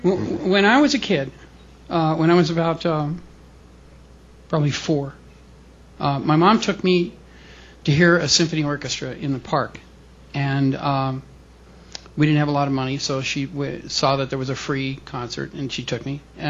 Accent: California, United States; I'm a California kid off the beach

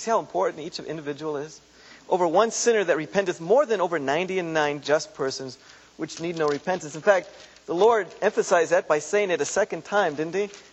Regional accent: United States; We're from the Baltimore, Washington area.

